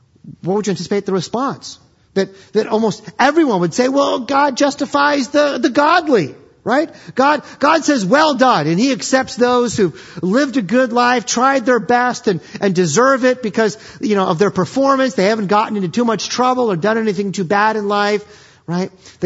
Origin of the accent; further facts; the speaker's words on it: Iowa, United States; I mean, I have to say that as a kid growing up in Iowa, my first job was detasseling corn.